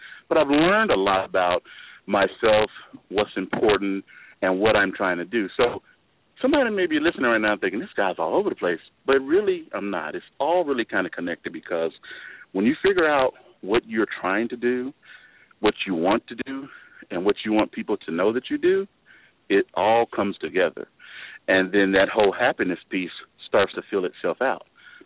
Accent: Memphis, Tennessee, United States; And actually, I'm from North Memphis. My grandfather had a house there, and I grew up most of my teenage years in that North Memphis area.

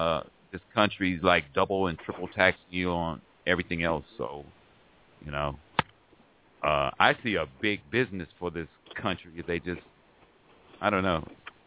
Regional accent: Denver, Colorado, United States; I'm from Denver, you know. I'm a big Bronco fan, you know.

